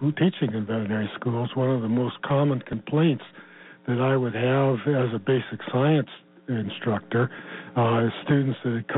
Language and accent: English; Arizona, United States; I grew up in Arizona.